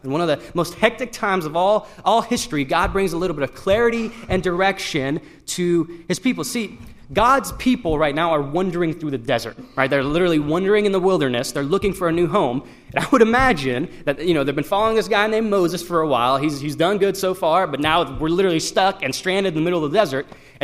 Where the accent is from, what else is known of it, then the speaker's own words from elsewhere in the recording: northern Iran, Iran; now in United States; I was born in the Middle East. I was born in central Iran. Traditional Middle Eastern climate where it's very desert-like, it's very dry, it's very hot. And after I was born, my parents moved up to northern Iran